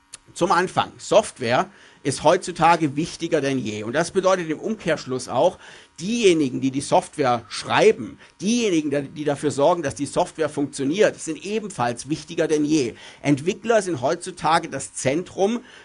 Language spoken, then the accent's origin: German; Munich, Bavaria, Germany; Ich komme aus München, bin also in Deutschland angestellt